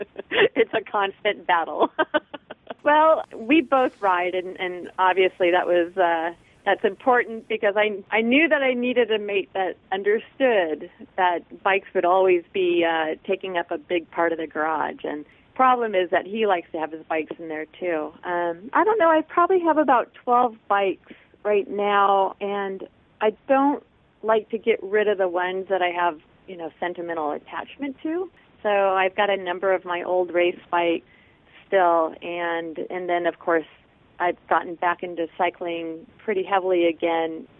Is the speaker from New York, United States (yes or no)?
no; California, United States; I grew up down in Orange County, but I had one of those mothers who refused to drive me everywhere or most anywhere.